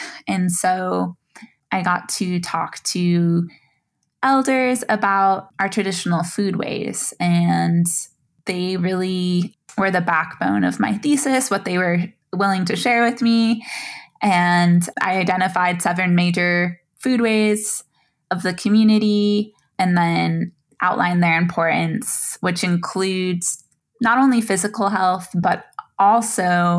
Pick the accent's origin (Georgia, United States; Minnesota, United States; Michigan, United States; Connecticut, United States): Minnesota, United States; Red Lake; I come from the Red Lake Ojibwe community, though I was raised away from Red Lake